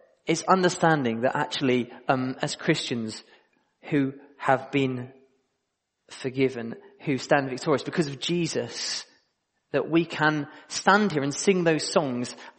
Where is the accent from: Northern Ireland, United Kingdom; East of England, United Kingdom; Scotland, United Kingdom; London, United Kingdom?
East of England, United Kingdom; Luton; accent: Luton; And I don't talk like I'm from Liverpool. I talk like I'm from Luton sometimes.